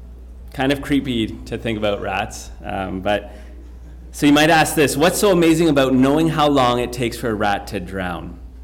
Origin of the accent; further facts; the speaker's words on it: North Bay, Ontario, Canada; I was from North Bay, and she was from Sault Ste. Marie